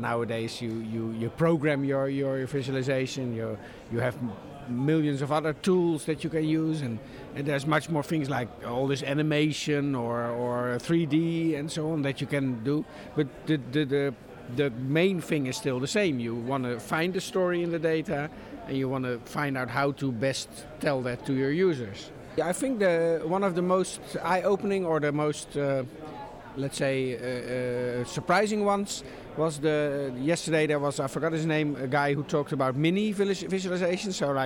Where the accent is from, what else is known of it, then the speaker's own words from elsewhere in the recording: Netherlands; English is a second language; I'm actually from the Netherlands, from the University of Twente, which is a small technical university.